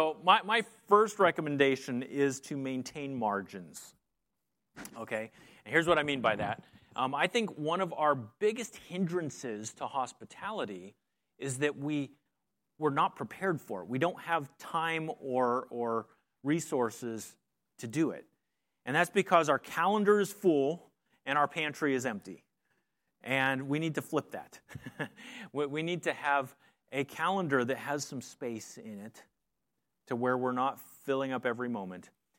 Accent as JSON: {"language": "English", "region": "Pennsylvania", "country": "United States", "said": "I was from Pennsylvania. It was a 6.5-hour drive down there."}